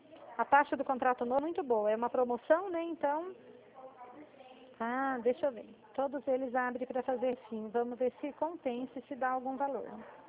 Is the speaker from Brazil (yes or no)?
yes; Dracena, São Paulo, Brazil; Eu sou da cidade de Dracena.